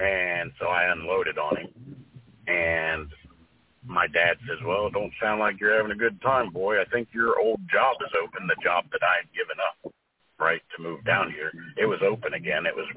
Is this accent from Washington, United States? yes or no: no; Columbus, Ohio, United States; From that point, we moved to Ohio, to my hometown, because I was the breadwinner.